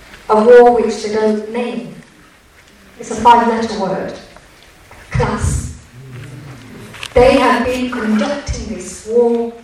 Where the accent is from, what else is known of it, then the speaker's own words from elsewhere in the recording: Birmingham, West Midlands, United Kingdom; as a Brummie, growing up after the Irish pub bombings